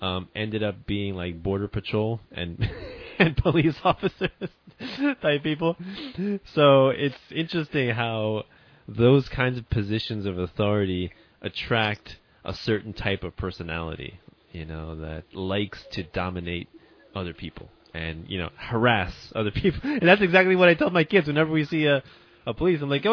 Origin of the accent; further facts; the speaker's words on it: New York, United States; we moved back to, you know, Rockland County, where I grew up in New York